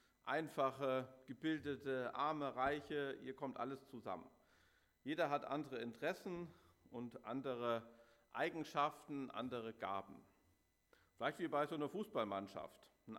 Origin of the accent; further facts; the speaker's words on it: Saxony, Germany; da waren wir in dem Ort, das ist da, wo ich herkomme, oder die Region